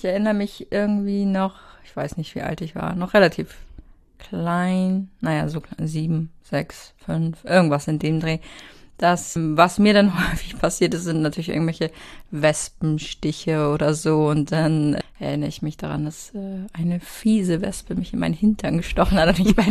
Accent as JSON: {"language": "German", "region": "Lower Saxony", "country": "Germany", "said": "Und ich meine, ich komme ja aus der Niedersachsen-Ecke."}